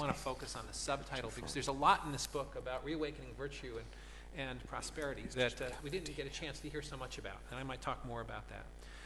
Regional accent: United States; born there; I was born in the United States and spent my formative days in a freshwater economics department.

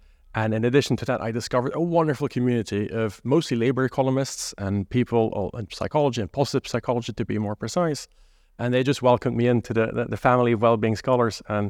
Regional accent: Belgium; moved away as an adult; also born or lived in United States; now in United Kingdom; Oh, well, I'm from Belgium. I grew up there and then did part of my economic studies in Belgium, but then quite quickly actually left for the United States

